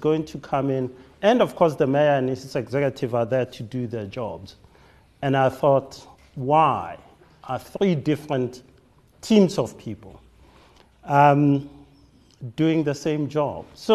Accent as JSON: {"language": "English", "town": "Hammanskraal", "region": "Gauteng", "country": "South Africa", "tie": "born or raised there", "said": "I grew up in Hammanskraal"}